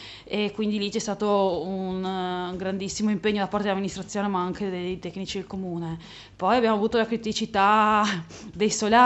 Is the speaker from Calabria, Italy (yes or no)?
no; Trieste, Friuli-Venezia Giulia, Italy; sono triestina, nata a Trieste